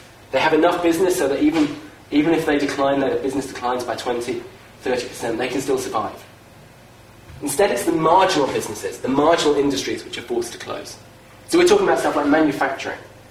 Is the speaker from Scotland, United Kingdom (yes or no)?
no; Oxford, South East England, United Kingdom; Oxford, I'm from Oxford